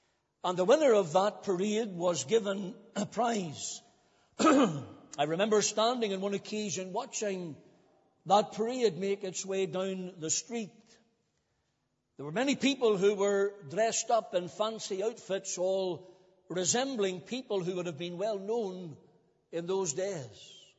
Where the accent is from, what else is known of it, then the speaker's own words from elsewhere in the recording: Cookstown, Northern Ireland, United Kingdom; my hometown in Cookstown always had what was called a civic week.